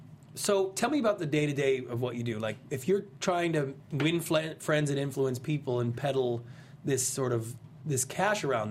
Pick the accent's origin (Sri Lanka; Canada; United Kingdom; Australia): Canada; now in United States; So here's the thing, right? I'm a Canadian. I immigrated to this country. I'm in love with America.